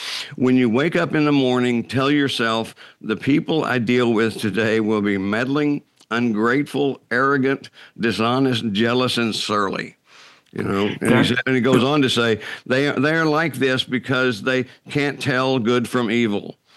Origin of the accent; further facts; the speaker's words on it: Texas, United States; I grew up in Texas, and when you do that, when you're born in Texas and grow up in Texas, regardless of what's happening in Texas, I'm completely glued to my Texas ego, you know.